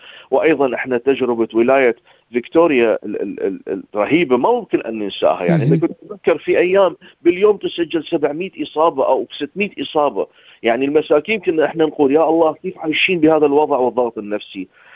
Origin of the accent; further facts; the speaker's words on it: Iraq; احنا عندنا بالعراق كان دائما راحب مثلا الكبار بالعمر